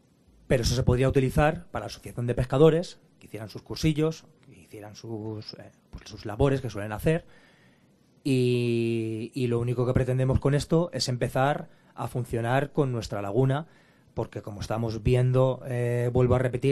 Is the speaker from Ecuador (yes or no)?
no; Velilla, Spain; Toda la gente que conocemos Velilla, que somos de Velilla y que estamos conviviendo con esa zona desde muchos años